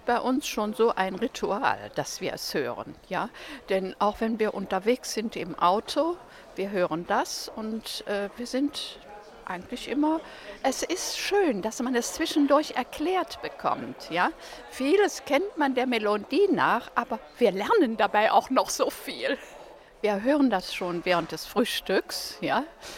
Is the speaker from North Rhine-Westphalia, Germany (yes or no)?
yes; Solingen, North Rhine-Westphalia, Germany; Wir sind aus Solingen und ganz treue WDR3-Hörer.